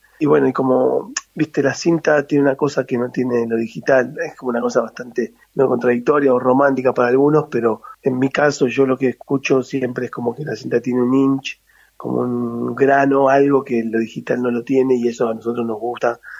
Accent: Aedo, Argentina; now in Mexico; Yo soy de Aedo, ese es mi lugar, ahora estoy en Aedo, bien. Justamente, es mi lugar de origen

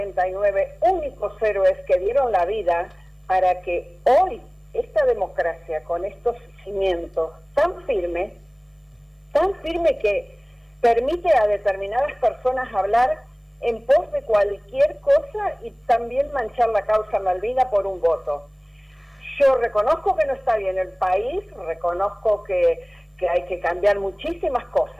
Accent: Argentina; me duele como argentina, me duele como veterana de Malvinas

